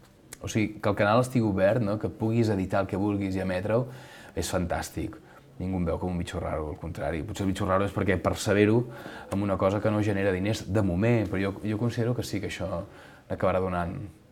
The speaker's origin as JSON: {"language": "Catalan", "region": "Catalonia", "country": "Spain", "said": "A més, com que som catalans"}